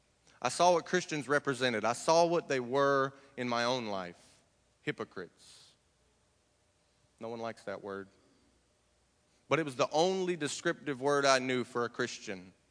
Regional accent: Sanford, North Carolina, United States; now in Long Beach, United States; It was for one purpose that I moved from Sanford, North Carolina, where I'm from, to Long Beach, California, and that was to get away from Jesus.

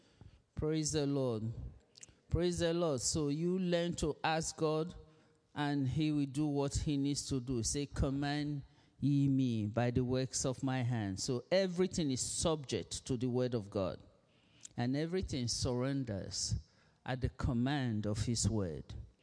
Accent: Nigeria; accent: Nigerian; English is a second language; moved away; Just like I'm speaking now, you say, my accent is what? Nigerian. Even though I've lived here more than some of you were born.

